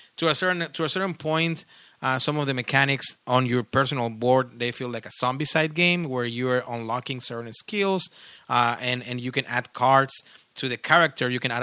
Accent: Mexico; I mean, I'm not from Spain, of course. I'm from Mexico.

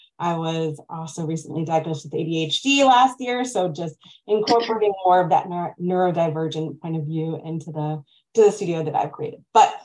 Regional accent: Long Island, New York, United States; now in Morgantown, United States; I live in Morgantown, West Virginia, although I'm from Long Island, New York. So I've lived in a lot of different places.

